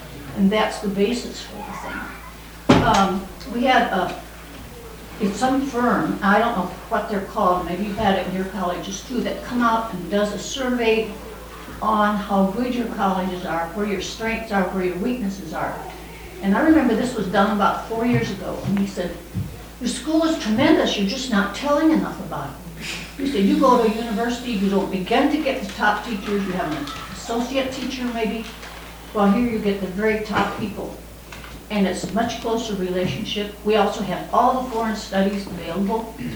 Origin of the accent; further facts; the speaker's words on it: Rock Island, Illinois, United States; I'm from Rock Island, Illinois, and I'm connected with Augustana College